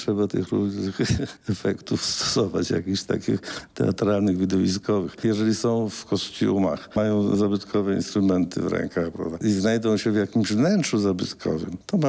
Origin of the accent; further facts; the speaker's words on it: Zamość, Lublin Voivodeship, Poland; Renesans, bo jesteśmy z Zamościa i muzyka renesansowa musi być wykonywana.